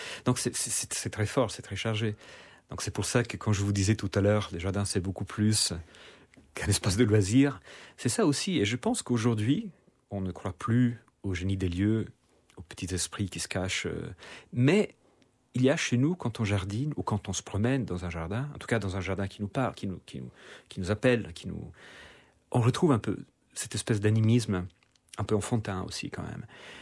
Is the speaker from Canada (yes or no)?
no; Rome, Lazio, Italy; born there; French is a second language; Je suis né à Rome, j'ai vécu 30 ans à Rome.